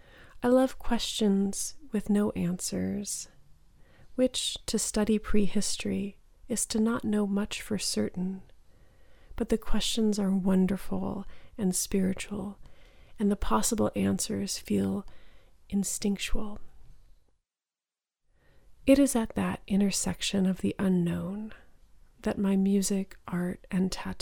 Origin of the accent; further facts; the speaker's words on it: California, United States; My family is from Tullamore, Ireland, though I grew up in California.